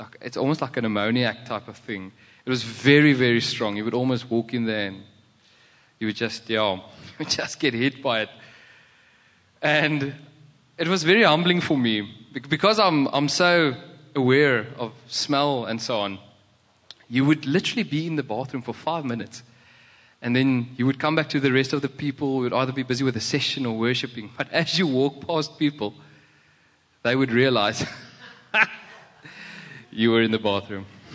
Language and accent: English; South Africa; accent: Afrikaans; English is a second language; And the Afrikaners, so I'm Afrikaans, if you can hear by my accent.